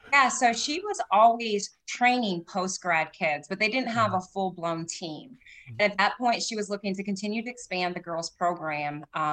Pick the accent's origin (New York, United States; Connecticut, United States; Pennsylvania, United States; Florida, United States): Florida, United States; So was blessed, born and raised in Florida, got to play my whole career here and also my whole coaching career here.